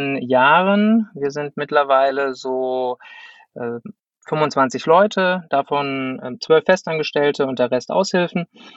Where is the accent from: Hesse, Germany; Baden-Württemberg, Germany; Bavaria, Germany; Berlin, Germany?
Baden-Württemberg, Germany; Freiburg; ich bin 38 Jahre, bin Freiburger